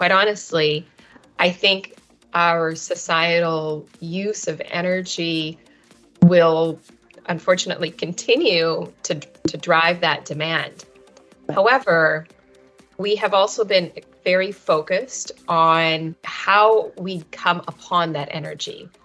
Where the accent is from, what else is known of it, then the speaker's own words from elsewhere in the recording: Canada; I grew up in Canada in a somewhat rural setting. I was situated in an area where, you know, we grew up on 20 acres. We had a lot of access to nature. We had, you know, a small family farm with chickens